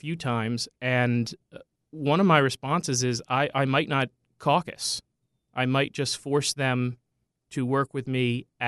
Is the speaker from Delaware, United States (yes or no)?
yes; Delaware, United States; also born or lived in Texas, United States; Well, I was born and raised in Delaware, aside from a few years that I lived in Texas.